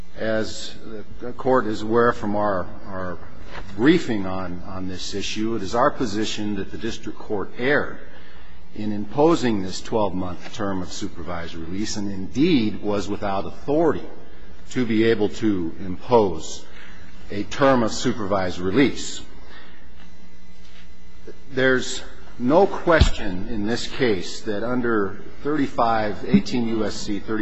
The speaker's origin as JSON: {"language": "English", "town": "Helena", "region": "Montana", "country": "United States", "said": "I'm a lawyer from Helena, Montana, and I represent Doug Knight."}